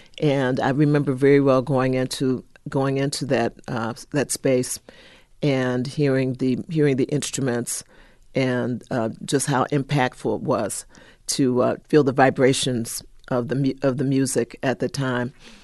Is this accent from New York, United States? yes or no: no; Detroit, Michigan, United States; I grew up in Detroit, and Detroit had such a great legacy of live music and great music in the schools, great public school music education.